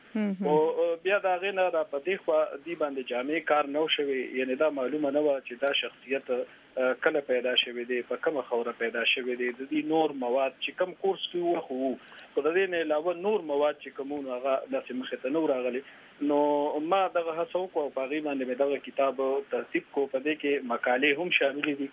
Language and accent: Pashto; Kharka, Khyber Pakhtunkhwa, Pakistan; also born or lived in Charsadda / Peshawar; او دا خریکوال چې دی زمونږ د کلی نوم دی خرکه. نو زه د خیبر پښتونخوا تحصیل شبقدر سره تعلق ساتم. ډېره ادبي زرخیزه علاقه ده. زه په دغه کلی کې پیدا شوم، خرکه کلی کې.